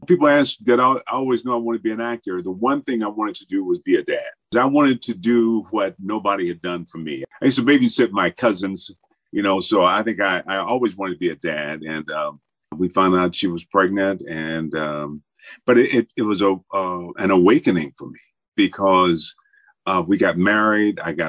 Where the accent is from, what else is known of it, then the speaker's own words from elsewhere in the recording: Benton Harbor, Michigan, United States; I grew up in Benton Harbor, Michigan, and in an area where most of the kids in my neighborhood, they had fathers